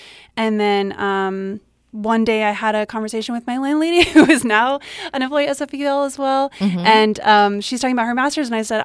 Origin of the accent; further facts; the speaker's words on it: California, United States; But I grew up in the Bay Area and we'd go to the Contra Costa library branches a lot, and Oakland libraries